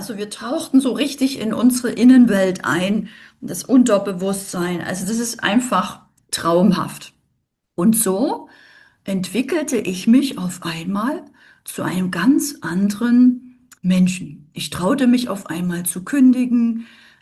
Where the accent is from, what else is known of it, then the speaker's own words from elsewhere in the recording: East Germany, Germany; ich komme ja ursprünglich aus der DDR. Also ich komme so ein bisschen aus dem Mangel